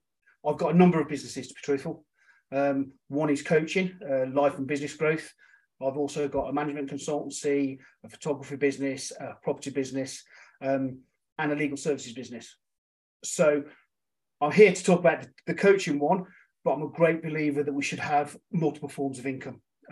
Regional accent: Birmingham, West Midlands, United Kingdom; So I was brought up in Birmingham

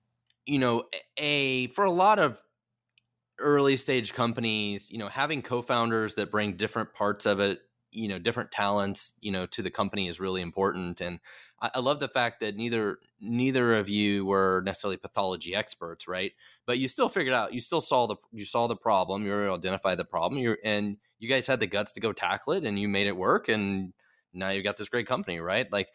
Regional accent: Kansas City, Missouri, United States; but I'm from Kansas City, and Kansas City is home to Cerner.

